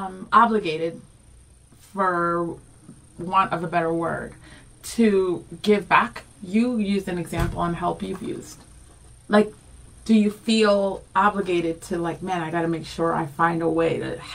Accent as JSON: {"language": "English", "region": "Rhode Island", "country": "United States", "tie": "born or raised there", "also_born_or_lived": "Dominican Republic", "first_language": "Spanish", "second_language": "English", "said": "I was born in DR. My first language is Spanish. My family's in DR."}